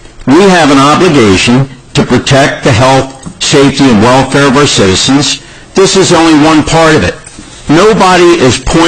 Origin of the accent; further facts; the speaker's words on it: Holloway Terrace, Delaware, United States; I grew up in Holloway Terrace. I was the fire chief of Holloway Terrace Fire Company, 53 years in the fire department.